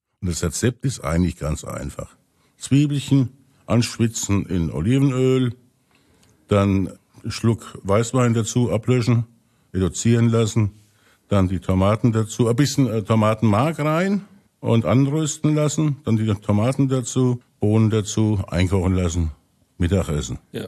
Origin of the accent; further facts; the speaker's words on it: Milan, Lombardy, Italy; ich bin jetzt in Italien aufgewachsen, in Milano.